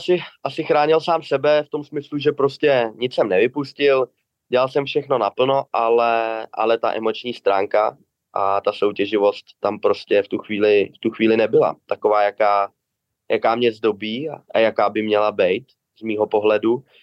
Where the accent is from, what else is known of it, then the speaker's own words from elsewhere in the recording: Prague, Czechia; já jsem pocházím z Prahy, celý život jsem byl v Praze, nebyl jsem nikde na hostování